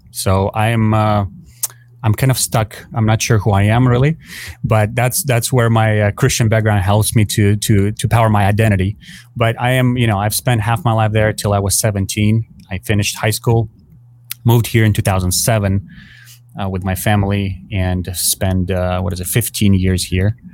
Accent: Ukraine; now in United States; I'm originally from Ukraine.

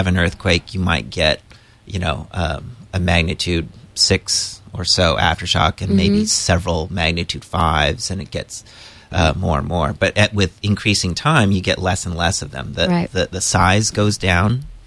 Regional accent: California, United States; born there; I was born in the Bay Area.

